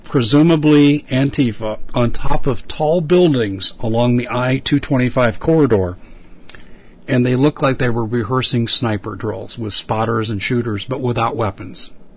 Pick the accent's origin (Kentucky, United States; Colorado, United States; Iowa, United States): Colorado, United States; Aurora; In Aurora, Colorado, my hometown, 5 weeks ago, Black Lives Matter shut down Interstate 225.